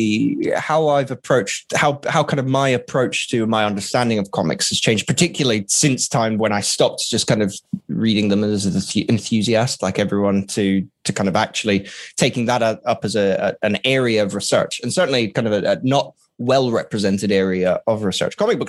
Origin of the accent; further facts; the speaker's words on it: Catalonia, Spain; I spent a large part of kind of my later childhood growing up in Spain. And I actually lived in Catalonia.